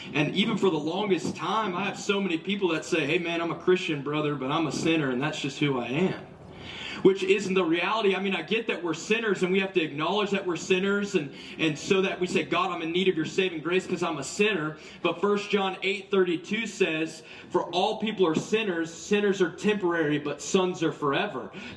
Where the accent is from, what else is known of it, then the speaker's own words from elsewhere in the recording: Georgia, United States; I'm from Georgia.